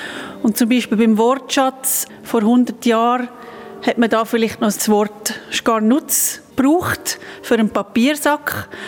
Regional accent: Zug, Switzerland; Ich bin aus dem Kanton Zug

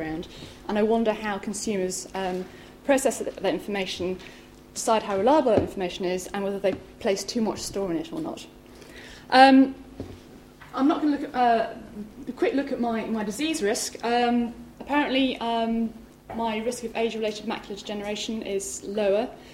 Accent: Scotland, United Kingdom; I'm Scottish originally, so I can't actually support England.

